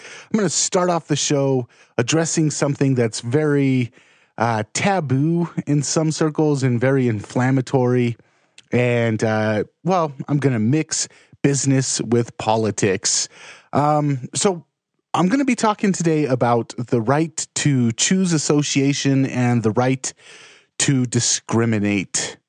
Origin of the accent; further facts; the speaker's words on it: California, United States; Like, we grew up in California and, my dad, his last name was … all of that side of our family is Hispanic. And so I grew up in majority of poor neighborhoods, Section 8, public housing, mostly Mexicans.